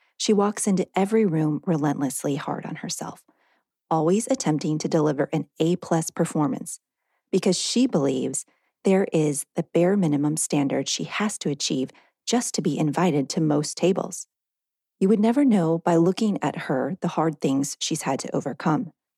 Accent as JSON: {"language": "English", "region": "Illinois", "country": "United States", "said": "She's from Iowa. I'm from Illinois."}